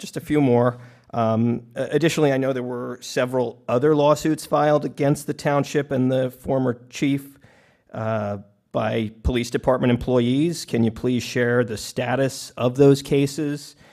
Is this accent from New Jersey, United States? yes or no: yes; New Brunswick, New Jersey, United States; I'm from New Brunswick.